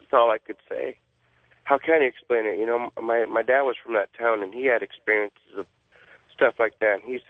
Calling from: Norwalk, California, United States; Hi, I'm calling from Norwalk, California

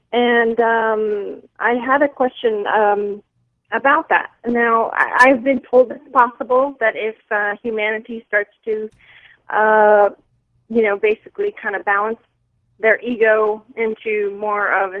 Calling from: Arizona, United States; I'm calling from Arizona, and I'm an abductee, but also a person in the sciences and medical.

